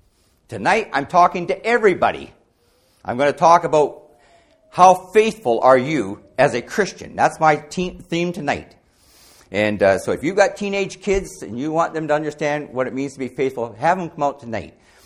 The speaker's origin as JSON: {"language": "English", "town": "Langton", "region": "Ontario", "country": "Canada", "tie": "born or raised there", "said": "I grew up in Langton, Ontario, on a tobacco farm. And I wasn't a Christian."}